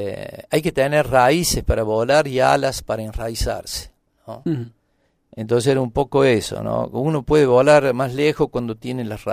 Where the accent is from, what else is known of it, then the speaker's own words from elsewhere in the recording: Mina Clavero, Córdoba, Argentina; born there; Yo nací en Mina Clavero en mayo del 58, así ya pueden calcular la edad. Después me vine a estudiar a Córdoba.